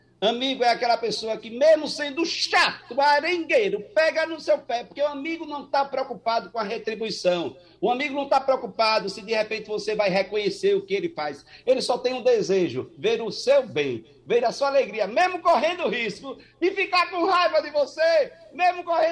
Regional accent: Rio Doce, Pernambuco, Brazil; Nascido e criado em Rio Doce, 150 mil habitantes, maior do que 128 municípios no estado de Pernambuco.

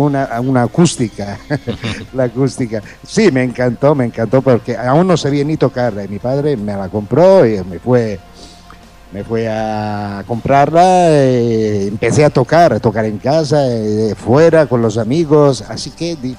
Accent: Sicily, Italy; Spanish is a second language; porque yo nací en Sicilia

